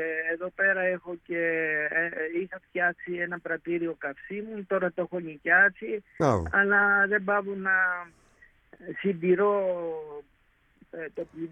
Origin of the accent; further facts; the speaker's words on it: Mantzavinata, Ionian Islands, Greece; Το χωριό μου, το Λιξούρι είναι η πόλη και το χωριό μου λέγεται Μαντζαβινάτα